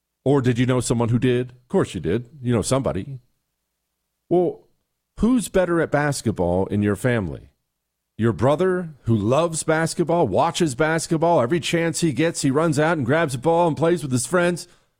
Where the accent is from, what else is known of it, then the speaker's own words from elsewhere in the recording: Bozeman, Montana, United States; moved away; Actually, in my hometown, one of my hometowns, I have a story about this I just found out about yesterday. In Bozeman, Montana, you know, that's where I grew up. Bozeman, Montana. I graduated high school from Bozeman, Montana. Well, I moved there when I was 10